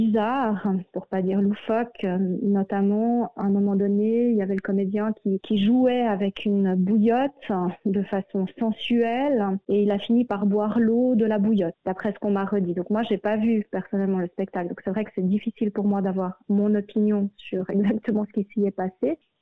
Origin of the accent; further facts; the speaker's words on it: Valais, Switzerland; vu que voilà, moi je suis du Valais central.